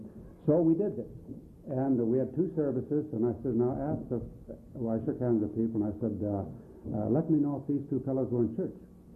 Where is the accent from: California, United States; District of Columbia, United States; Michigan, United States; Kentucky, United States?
California, United States; And we're from the San Francisco Bay Area.